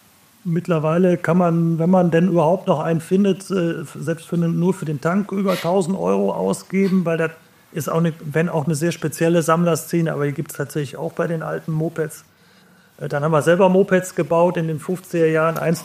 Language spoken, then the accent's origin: German; Rhineland, Germany; Das sage ich natürlich als Rheinländer mit ich sag mal, rheinischer, vielleicht noch rheinischer Frohnatur.